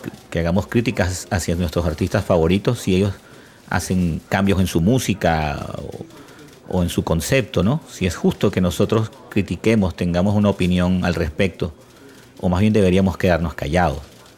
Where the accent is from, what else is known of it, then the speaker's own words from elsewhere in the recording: Venezuela; Son bastante económicos aquí en mi país, en Venezuela.